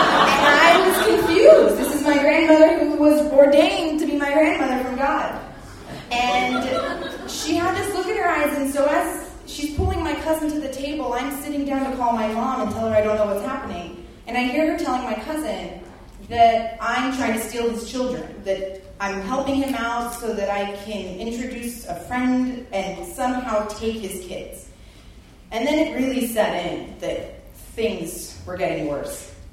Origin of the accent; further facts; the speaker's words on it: Los Angeles, California, United States; I'm from Los Angeles, and in the same way that I will only endure LA because I love my grandmother